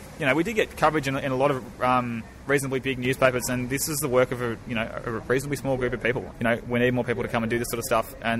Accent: Melbourne, Victoria, Australia; So I'm from Melbourne myself.

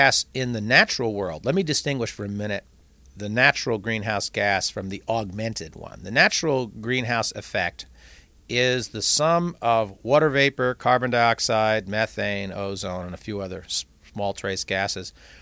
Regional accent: Long Island, New York, United States; and I grew up on Long Island, and the South Shore of Long Island is a wash, sandy beach

